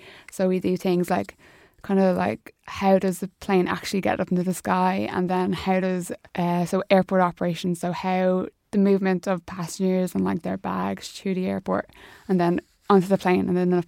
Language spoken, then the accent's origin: English; Santry, County Dublin, Ireland; So I'm from Santry, so it's like a 10-minute walk from my house, which is absolutely perfect.